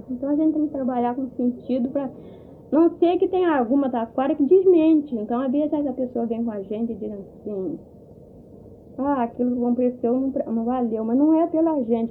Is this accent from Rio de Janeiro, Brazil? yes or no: yes; Itatinga, Rio de Janeiro, Brazil; born there; Eu nasci na Itatinga. Fica pra fora, sabe, né?